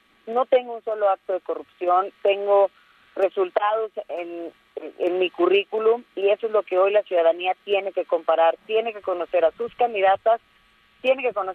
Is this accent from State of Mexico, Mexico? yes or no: yes; State of Mexico, Mexico; una vez ganando, todos somos mexiquenses y hay que trabajar y gobernar para todos